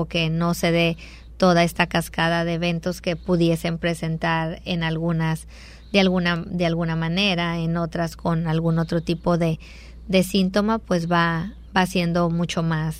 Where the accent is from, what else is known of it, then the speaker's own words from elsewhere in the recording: Mexico; Aparte, nosotros como mexicanos